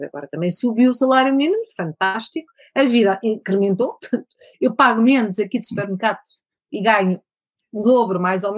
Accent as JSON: {"language": "Portuguese", "country": "Portugal", "moved": "yes", "said": "Olha, no meu tempo de Headhunter, eu saí de Portugal há 20 anos, 23 anos, com algumas recaídas de amigos, namorado, não sei o quê, e vou voltar."}